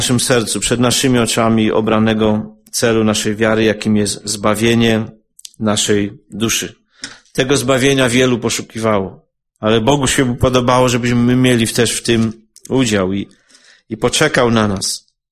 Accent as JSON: {"language": "Polish", "town": "Częstochowa", "region": "Silesian Voivodeship", "country": "Poland", "said": "Moja żona 6 razy pielgrzymowała do Częstochowy, ja z Częstochowy, ona z Ciechanowa."}